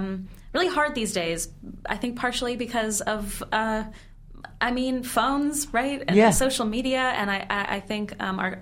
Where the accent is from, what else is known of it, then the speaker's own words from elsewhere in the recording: Los Angeles, California, United States; I grew up in Los Angeles, and I was working in Boston and New York quite a bit.